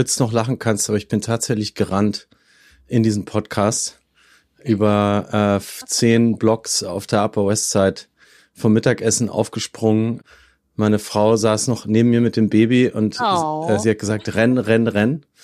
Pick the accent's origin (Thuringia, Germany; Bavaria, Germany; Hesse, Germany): Bavaria, Germany; Nuremberg; now in New York, United States; Als New Yorker, der ich wahlweise bin, ursprünglich Nürnberger, aber jetzt seit 12 Jahren New Yorker